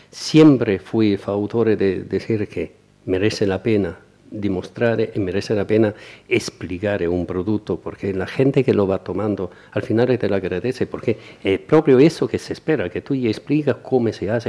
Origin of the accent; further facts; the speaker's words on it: Naples, Campania, Italy; Spanish is a second language; estos sentimientos de odio que tengo con mi tierra. Un amor es viscerado. Napoli, Campania, todo, Italia.